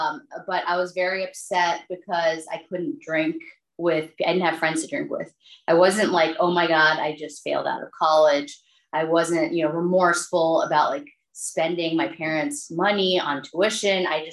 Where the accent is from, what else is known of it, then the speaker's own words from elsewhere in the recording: Maryland, United States; I grew up in Maryland and I went to college out in the Midwest.